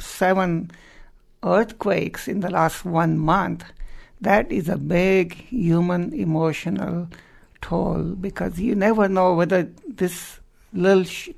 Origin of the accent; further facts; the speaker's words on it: India; now in Eugene, United States; I'm from India, and Nepal is just the next door neighbor to us. Most of the people in Nepal are Hindus, just like I am.